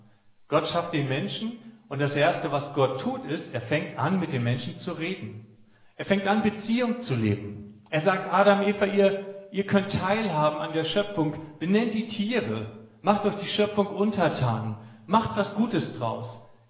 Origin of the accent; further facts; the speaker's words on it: Hamburg, Germany; das ist mein Freund Henrik Jacobi, wir sind aus Hamburg zu Gast